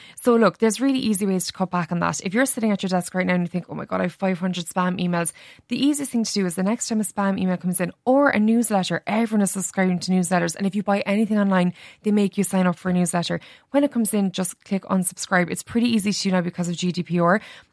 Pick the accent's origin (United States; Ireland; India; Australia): Ireland; As Irish people, we are world leaders in this.